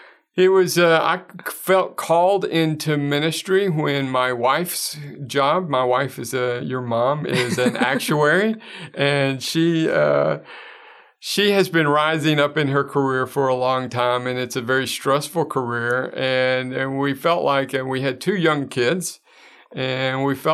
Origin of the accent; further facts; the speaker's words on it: Texas, United States; So I was born in Texas. I grew up in a very small town in the panhandle of Texas.